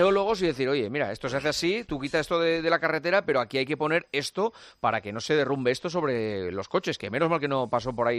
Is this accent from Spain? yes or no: yes; Asturias, Spain; Yo que soy asturiano